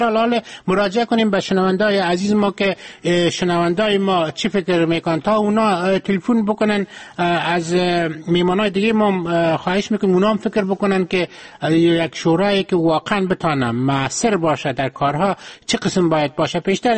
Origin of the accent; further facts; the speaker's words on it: Afghanistan; ما نقطه نظر یک شخص که از افغانستان هستیم